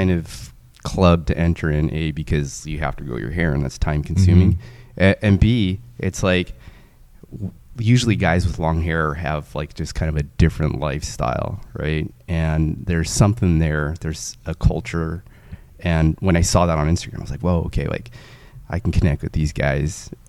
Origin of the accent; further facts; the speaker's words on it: San Diego, California, United States; So the thing is I grew up here in San Diego, and I was stationed here for 10 out of the 11 years that I was in the Navy.